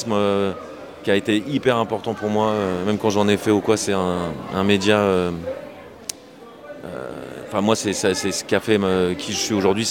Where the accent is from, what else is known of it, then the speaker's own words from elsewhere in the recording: Meaux, Île-de-France, France; Je viens de Meaux, moi, dans Seine-et-Marne.